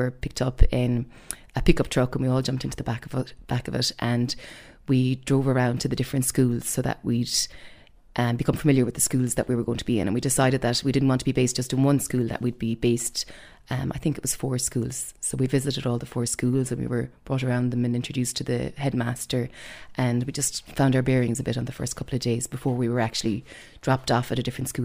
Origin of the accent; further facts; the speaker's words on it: Ireland; But because we're Irish, you get to skip that queue